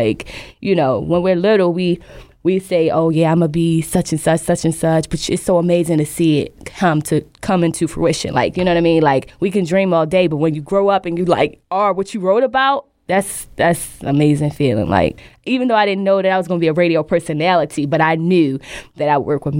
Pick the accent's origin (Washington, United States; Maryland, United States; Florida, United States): Maryland, United States; Baltimore; I was raised right here in Baltimore City, East Side. All over the city, actually.